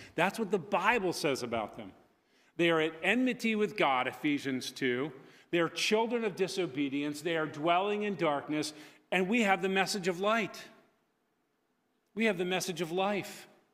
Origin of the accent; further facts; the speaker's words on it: Connecticut, United States; now in Lancaster County, United States; not to rank on Lancaster County, but I grew up in Connecticut, where no one calls themselves a Christian unless they really are. Since I've lived here for the last 11 years